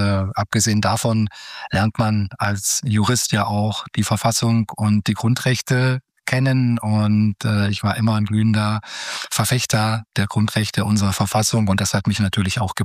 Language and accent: German; Baden-Württemberg, Germany; Ich komme ja aus Baden-Württemberg.